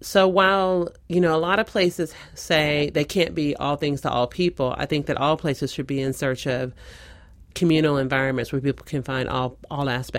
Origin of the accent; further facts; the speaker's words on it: San Francisco, California, United States; now in Seattle, United States; I grew up in San Francisco proper. I grew up in the Fillmore, which is the heart of San Francisco.